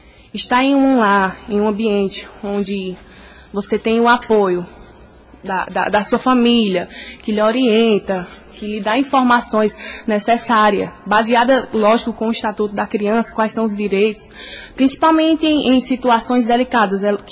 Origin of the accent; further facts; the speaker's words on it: Rancharia, Pernambuco, Brazil; now in Araripina, Brazil; tenho 25 anos e sou natural do distrito de Bom Jardim, mais conhecido como Rancharia, né? Mas atualmente moro em Araripina, já faz quase 10 anos.